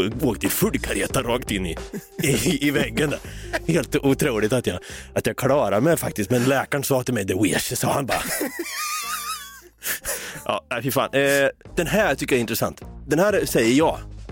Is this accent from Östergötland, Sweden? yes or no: yes; Norrköping, Östergötland, Sweden; accent: Östergötland; Vi är från Norrköping. Vi är från en arbetarstad.